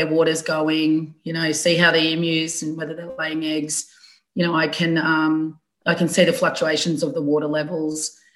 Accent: Cummeragunja, New South Wales, Australia; Yes, I am a Yorta Yorta woman. I grew up on Kamaragunja, which is an Aboriginal mission just on the New South Wales side here across from Barma. And, you know, I've been in this area my entire life.

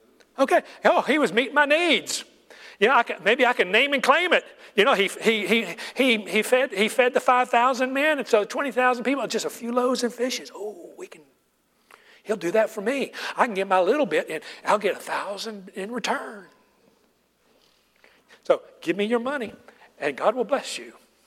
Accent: United States; So I'm a Christian. I'm an American.

